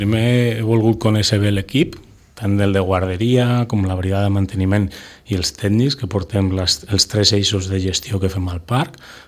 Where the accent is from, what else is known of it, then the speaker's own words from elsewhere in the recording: Soria, Castile and León, Spain; born there; moved away as an adult; now in Barcelona, Spain; Jo vaig néixer a Sòria fa 45 anys, ja. I vaig començar a treballar aquí a Barcelona l'any 2003